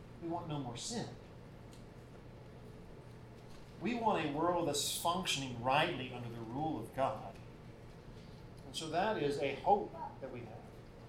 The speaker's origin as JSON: {"language": "English", "region": "Alabama", "country": "United States", "said": "I can talk that way because I'm from Alabama."}